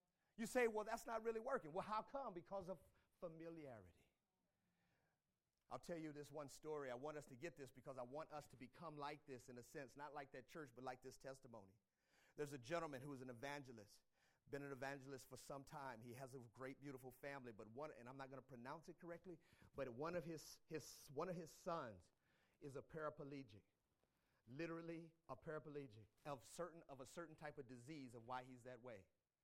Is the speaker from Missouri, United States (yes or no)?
yes; St. Louis, Missouri, United States; in my hometown back in St. Louis, Missouri, it doesn't matter who I am here.